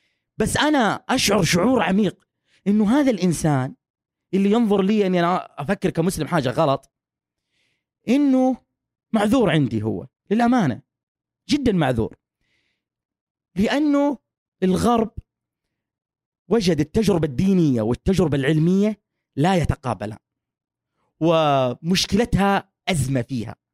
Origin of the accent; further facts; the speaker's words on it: Saudi Arabia; وموجودين عندنا في السعودية